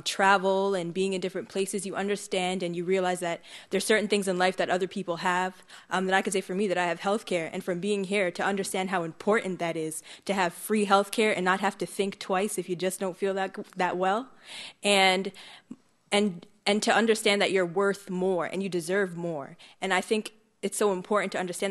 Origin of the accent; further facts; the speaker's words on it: Toronto, Ontario, Canada; now in United States; I'm from Toronto, Canada. I came to Morgan